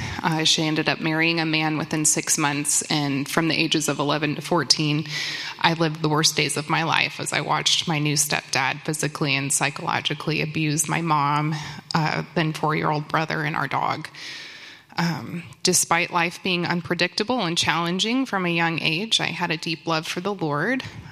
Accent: Omaha, Nebraska, United States; I grew up in Omaha, Nebraska.

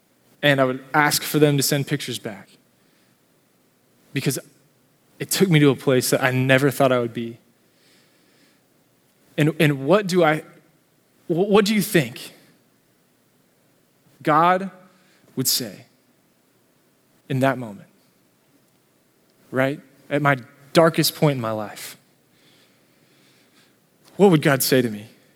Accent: Dallas, Texas, United States; I'm a preacher's kid. I grew up here and in Dallas.

